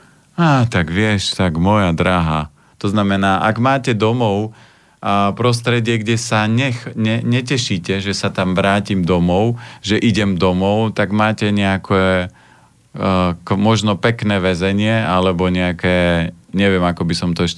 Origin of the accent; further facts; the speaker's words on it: Žilina Region, Slovakia; now in Bratislava, Slovakia; ja som z Oravy